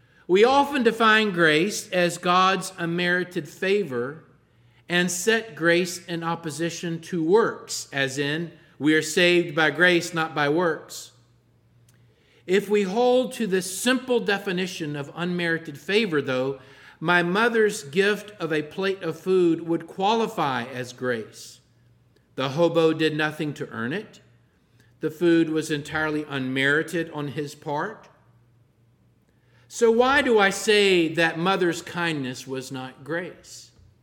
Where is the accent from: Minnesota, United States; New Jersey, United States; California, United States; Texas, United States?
Texas, United States; When I was a boy growing up in East Texas, we lived near some railroad tracks.